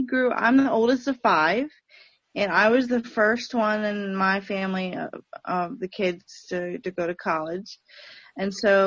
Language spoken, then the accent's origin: English; Richmond, Virginia, United States; I'm from Richmond originally.